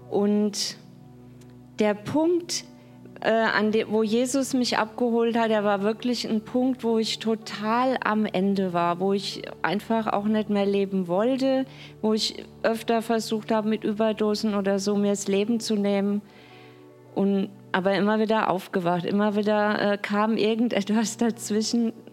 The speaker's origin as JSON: {"language": "German", "town": "Kitzingen", "region": "Bavaria", "country": "Germany", "said": "Ich komme aus Kitzing in der Nähe von Würzburg."}